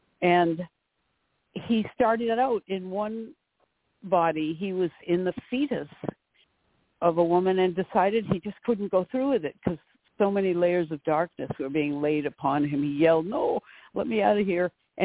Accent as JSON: {"language": "English", "town": "North Haven", "region": "Connecticut", "country": "United States", "tie": "born or raised there", "said": "his book happens to have been published in a town right next to my hometown, North Haven, Connecticut."}